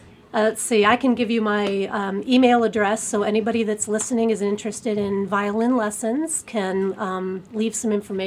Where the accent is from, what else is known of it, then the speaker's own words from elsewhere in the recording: Illinois, United States; I grew up in Illinois and played through our community school system and orchestra.